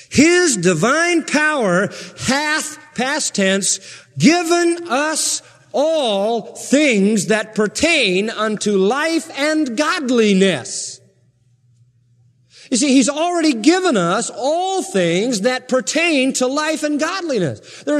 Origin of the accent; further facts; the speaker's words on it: United States; Now, I'm an American citizen. No matter where I go in the world, I'm an American citizen.